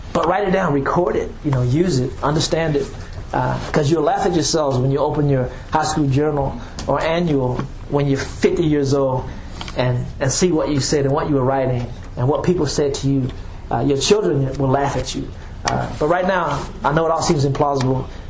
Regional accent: Danville, United States; growing up in Danville really prepared me for what my adult life would be like

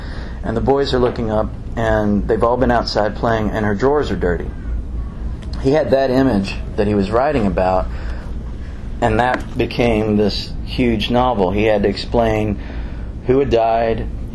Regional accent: Louisville, Kentucky, United States; Where I grew up in Louisville, this would be in the 80s

